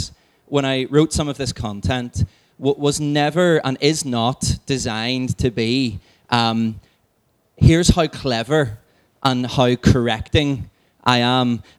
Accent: Belfast, Northern Ireland, United Kingdom; And I'm from East Belfast.

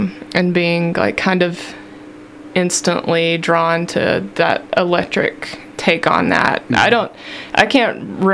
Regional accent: Kentucky, United States; also born or lived in Winchester, Tennessee / Georgia; Winchester, Tennessee. Mm-hmm. Very southeastern Tennessee. Just above Alabama. I was born there and lived there for a few years, but also lived in Georgia for a while, and then moved to Kentucky when I was in high school.

